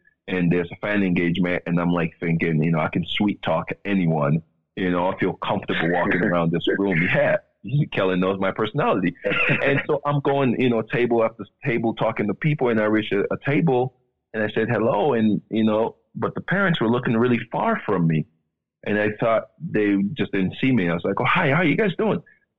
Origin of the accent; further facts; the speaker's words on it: Sierra Leone; born there; I was born in Sierra Leone, West Africa.